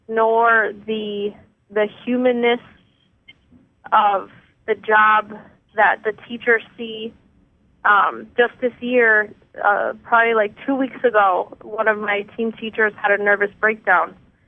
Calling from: Connecticut, United States; Connecticut.

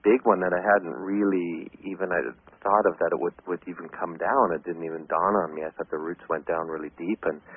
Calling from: Vancouver, British Columbia, Canada; I'm from Vancouver.

